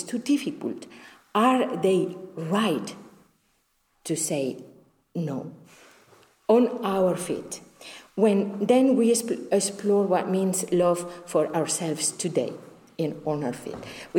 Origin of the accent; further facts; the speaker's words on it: Spain; English is a second language; I'm Spanish, Catholic, and I'm a woman. I was born in 1970 in Franco times. I lived through transition in my early youth